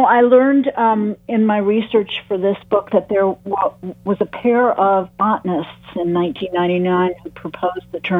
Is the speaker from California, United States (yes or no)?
no; Ann Arbor, Michigan, United States; Oh, well, you know, I'm a Michigander as well. I'm from Ann Arbor, so I'm from way far